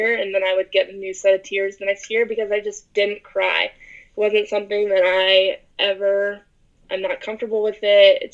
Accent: Baltimore, Maryland, United States; I'm originally from Baltimore, so it's a plane ride from Baltimore, from my family, from familiarity

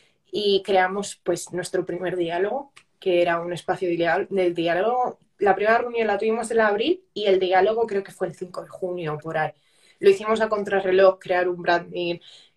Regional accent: Spain; los cofundadores sí, dos somos españoles

